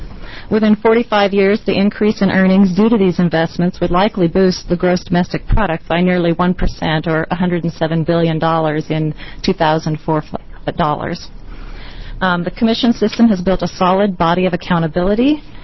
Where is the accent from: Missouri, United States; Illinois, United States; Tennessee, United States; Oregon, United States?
Oregon, United States; from Wallawa County. Wallawa.